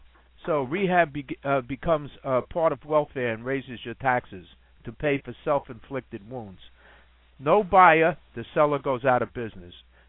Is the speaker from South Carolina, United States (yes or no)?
no; New York, United States; I grew up in Washington Heights, the drug capital of the world. It was a poor neighborhood.